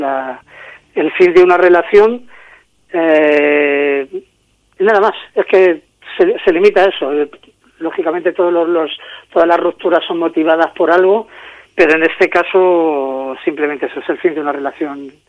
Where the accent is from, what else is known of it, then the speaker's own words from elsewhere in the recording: Candeleda, Castile and León, Spain; en mi pueblo más o menos, en la zona de Candeleda, la zona de Gredos